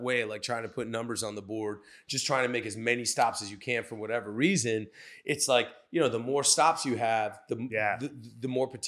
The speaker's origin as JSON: {"language": "English", "town": "Cabin John", "region": "Maryland", "country": "United States", "tie": "born or raised there", "said": "I grew up in Cabin John, and then I went to school in Northwest."}